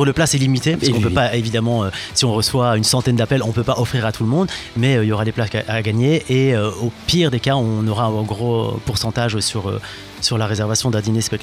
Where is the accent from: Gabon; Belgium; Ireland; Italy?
Belgium; moved away as an adult; now in France; en Belgique parce que je suis belge et je suis arrivé en France en 2012.